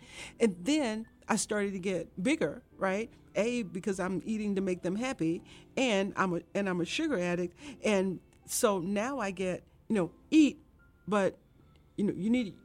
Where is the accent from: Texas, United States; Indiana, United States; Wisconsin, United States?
Texas, United States; Marshall; I grew up in Marshall, Texas in the 60s in the desegregating South. And I was one of the first kids in my town of Marshall, Texas to integrate schools in Marshall, Texas.